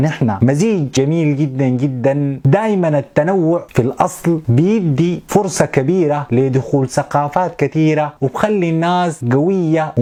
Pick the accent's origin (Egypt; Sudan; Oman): Sudan; نحن سودانيين ولازم نتحد كلنا فيها.